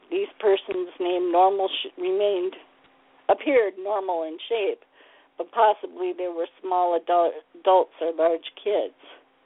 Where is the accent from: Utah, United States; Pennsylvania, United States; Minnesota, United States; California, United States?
Minnesota, United States; That's in my home state, and that was in 1967, I want to believe.